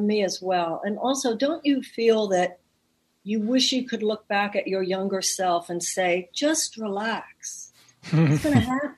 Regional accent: Houston, Texas, United States; Houston, Texas. I was born and raised in Houston.

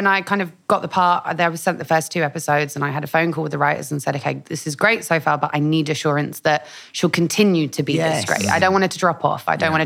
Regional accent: London, United Kingdom; growing up in North London, the gangsters that I was most scared of were the women.

